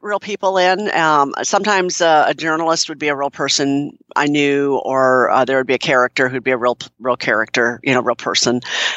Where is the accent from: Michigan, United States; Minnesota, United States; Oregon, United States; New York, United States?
Minnesota, United States; Minneapolis; when I was growing up, I grew up in the Minneapolis area and we listened to WCCO